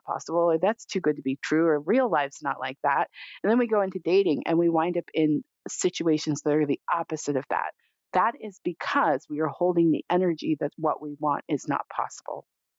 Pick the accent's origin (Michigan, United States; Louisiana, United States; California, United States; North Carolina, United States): California, United States; And so I grew up in California.